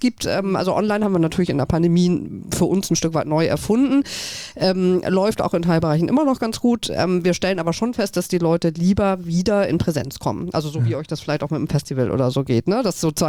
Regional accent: Hamburg, Germany; weil ich bin Hamburgerin

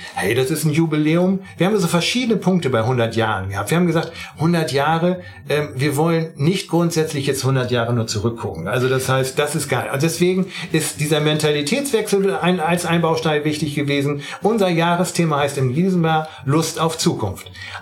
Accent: Northern Germany, Germany; Ich bin ja nun als Norddeutscher durchaus ein Fan von Helmut Schmidt

